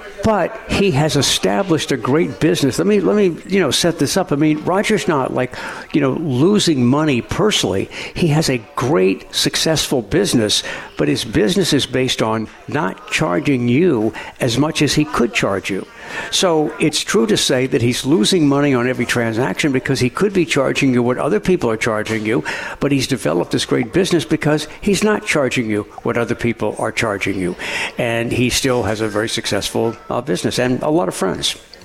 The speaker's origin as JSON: {"language": "English", "town": "Metairie", "region": "Louisiana", "country": "United States", "tie": "born or raised there", "also_born_or_lived": "New Orleans", "said": "I mean, I was born in New Orleans at Turo, but my family moved out to Metairie very early on because houses were less expensive. So I did grow up in Metairie"}